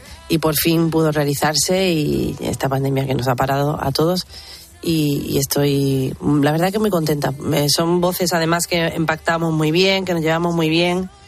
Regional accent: Málaga, Andalusia, Spain; en mi tierra, en Málaga.

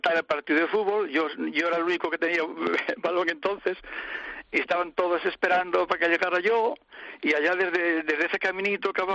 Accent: Ovio, Asturias, Spain; yo vivo en Ovio siempre.

